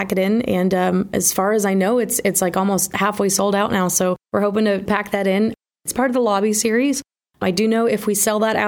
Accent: New Hampshire, United States; I am a small town New Hampshire country music songwriter, born and raised in New Hampshire and living on a farm with my daughter and my husband in Swansea.

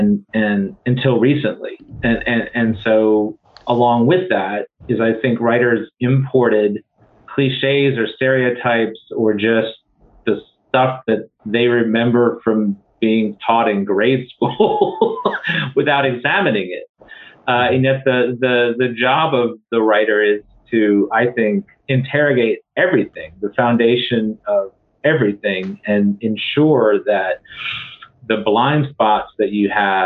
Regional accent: Fiji; my own experience, for example, of growing up in Fiji

